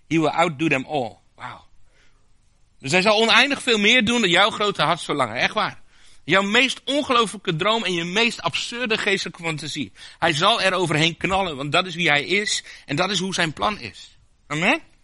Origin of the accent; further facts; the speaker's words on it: Appingedam, Groningen, Netherlands; En ik kom uit Appingedam.